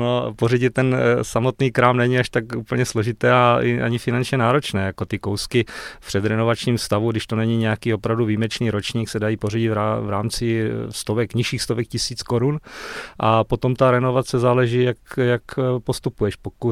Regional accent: Mutěnice, South Moravian Region, Czechia; No a protože jsme z Mutěnic, jsme z oblasti hezkých ženských dobrého vína, krásných vinohradů

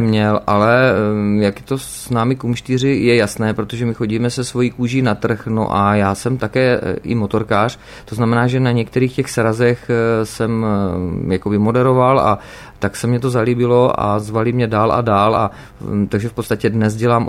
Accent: Brno, South Moravian Region, Czechia; Já jsem z Brna, jsem se narodil. Sus Brna.

